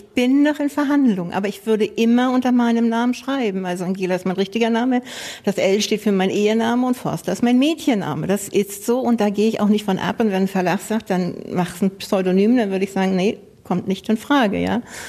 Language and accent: German; Hamburg, Germany; Ich komme auch aus Hamburg, das ist richtig. Da lebe ich, da arbeite ich.